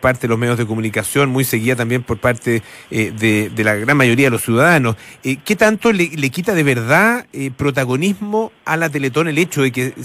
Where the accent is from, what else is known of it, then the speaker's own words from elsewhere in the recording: Chile; nos une como chilenos